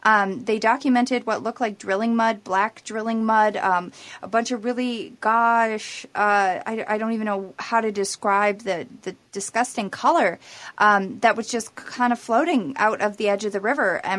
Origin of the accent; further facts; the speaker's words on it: Minnesota, United States; And I have some serious concerns about that as a Minnesotan.